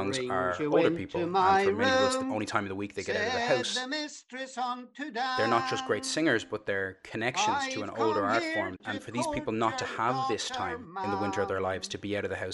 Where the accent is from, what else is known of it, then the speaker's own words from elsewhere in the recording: Dublin, Leinster, Ireland; being on the streets in East Wall, where I grew up in the North Inner City